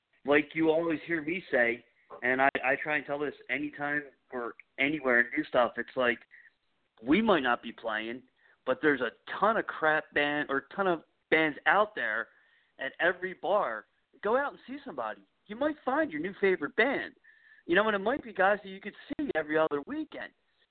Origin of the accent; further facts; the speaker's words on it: Philadelphia, Pennsylvania, United States; I grew up in Northeast Philly, where you would go to the Empire on Sunday night and your friend would play